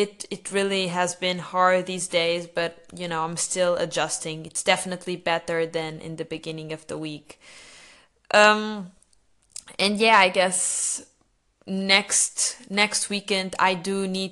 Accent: Batalha, Leiria District, Portugal; now in Lisbon, Portugal; will stay here in Lisbon, and the following weekend I will probably, not probably, I know I will go to my hometown, Batalha, because I have physiotherapy

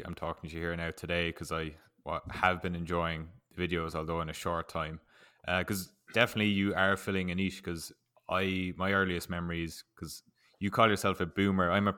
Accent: Australia; accent: Eastern suburbs; Like okay. this is my Eastern suburbs accent.

